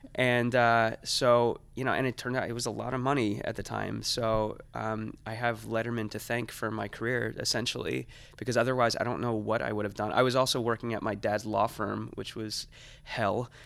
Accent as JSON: {"language": "English", "region": "New Jersey", "country": "United States", "said": "I'm from New Jersey, so, it wasn't a big commute."}